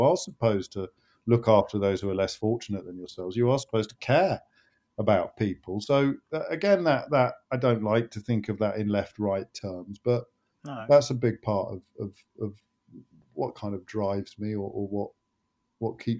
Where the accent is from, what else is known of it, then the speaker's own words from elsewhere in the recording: Kidderminster, West Midlands, United Kingdom; I grew up in Kidderminster